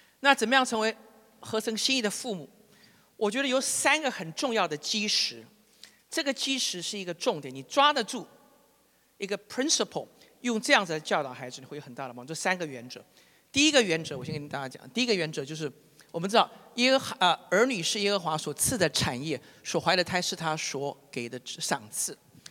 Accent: Taiwan; now in Canada; 那我本身是从台湾来的，来这边差不多30年了。

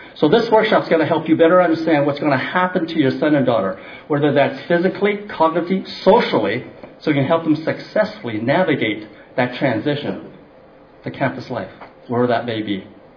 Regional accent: Canada; born there; first language English; I'm Canadian-born Chinese. That's why I'm speaking English. My mother tongue is English, but my parents speak Tuaishan.

